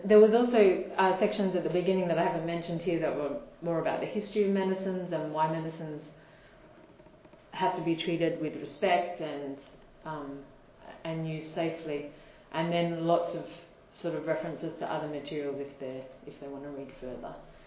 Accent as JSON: {"language": "English", "country": "Australia", "said": "because I'm Australian, we gave it to a few of our young Australian pharmacist volunteers working in the Pacific"}